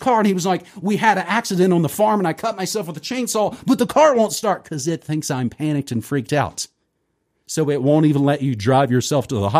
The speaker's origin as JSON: {"language": "English", "region": "East Coast", "country": "United States", "said": "I'm originally from the East Coast."}